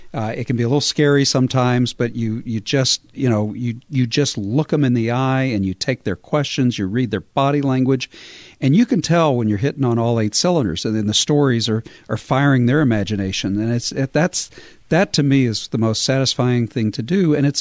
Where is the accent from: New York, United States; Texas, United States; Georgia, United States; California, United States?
Texas, United States; I grew up in Texas, and of course, Texans have this sense of history because of the Alamo and the Battle of San Jacinto and all this.